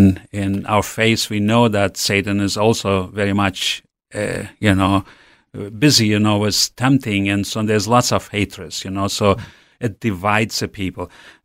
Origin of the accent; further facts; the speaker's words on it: Siberia, Russia; I grew up in Siberia, in West Siberia, and they became followers of Christ shortly after the wartime. You know, they were teenagers during the wartime, my parents, and so I already was born in a Christian family.